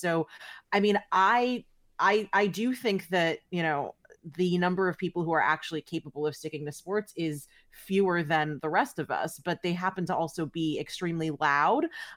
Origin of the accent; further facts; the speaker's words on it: New York City, New York, United States; you know, I'm from New York City